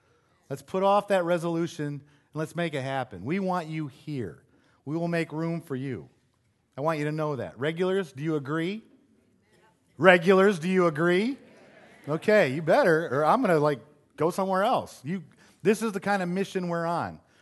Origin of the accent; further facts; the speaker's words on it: Michigan, United States; now in Kansas, United States; This reminds me of Michigan. I grew up in Michigan.